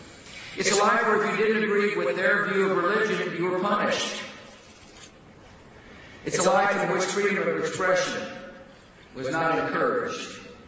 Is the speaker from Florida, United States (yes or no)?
no; Midland, Texas, United States; I remember growing up in Midland.